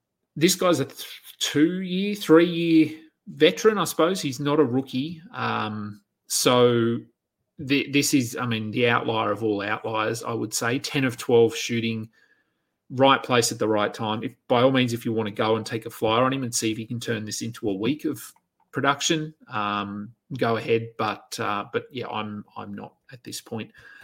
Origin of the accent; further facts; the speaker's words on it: Australia; Jock Landale saw some extra run here, which is just good as an Aussie to see him out there.